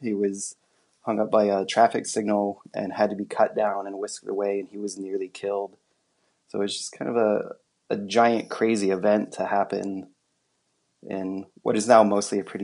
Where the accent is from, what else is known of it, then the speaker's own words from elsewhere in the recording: Nebraska, United States; at least growing up in Nebraska, like we did have a lot of education about civil rights and these things